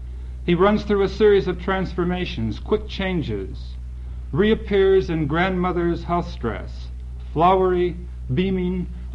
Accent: Chicago, Illinois, United States; I grew up in Chicago, and I'm working now on a series of poems about the city.

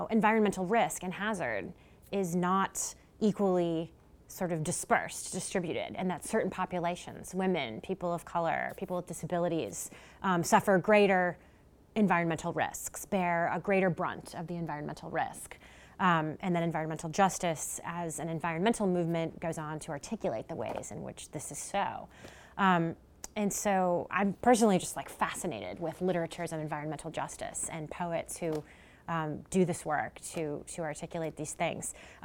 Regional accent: Saint Paul, Minnesota, United States; I remember I am from St. Paul, Minnesota

